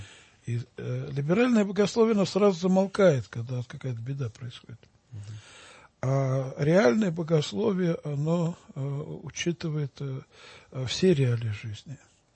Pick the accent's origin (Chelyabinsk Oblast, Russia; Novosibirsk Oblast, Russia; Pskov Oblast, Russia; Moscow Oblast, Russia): Moscow Oblast, Russia; Orekhovo-Zuyevo; Я вырос в Орехово-Зуево, храм Рождества Божьей Матери.